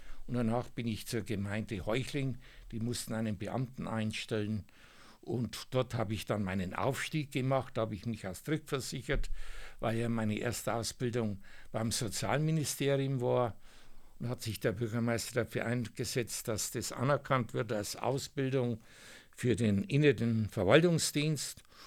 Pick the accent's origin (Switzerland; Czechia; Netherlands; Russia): Czechia; now in Germany; Wir sind also vertrieben worden aus dem Sudetenland, sind hier angekommen in Lauf.